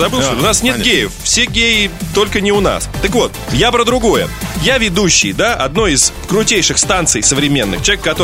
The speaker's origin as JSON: {"language": "Russian", "town": "Lipetsk", "region": "Lipetsk Oblast", "country": "Russia", "said": "Ты же из Чистополя, я из Липецка."}